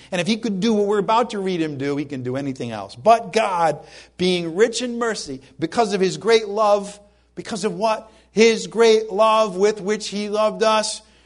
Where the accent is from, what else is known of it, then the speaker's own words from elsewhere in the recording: Ireland; Okay, I'm Irish and I have a temper.